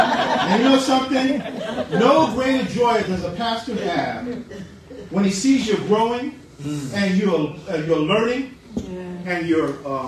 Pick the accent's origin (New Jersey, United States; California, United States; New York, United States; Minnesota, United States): New York, United States; Bronx; I'm coming from a ghetto background, right? I was born and raised in the Bronx.